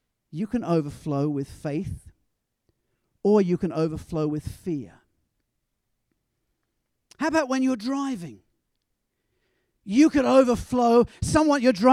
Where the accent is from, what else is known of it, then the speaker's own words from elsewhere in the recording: England, United Kingdom; And I will, because I'm English, and we tend to do that sometimes.